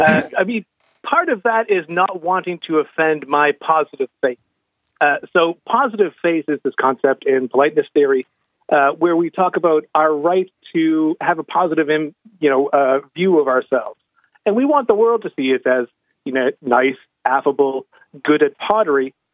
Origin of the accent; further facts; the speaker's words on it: United States; now in Ireland; As an American, I do have the odd bit of bother when I interact with people here in Ireland.